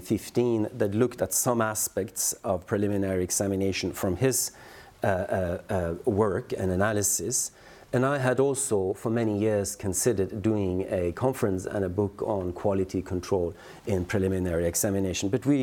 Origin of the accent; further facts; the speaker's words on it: Norway; Norway, my home country.